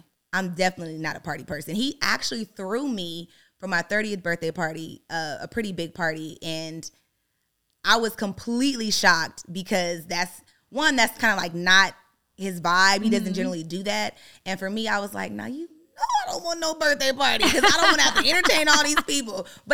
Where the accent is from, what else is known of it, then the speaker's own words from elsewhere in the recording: Compton, California, United States; Well, I am from Compton, California.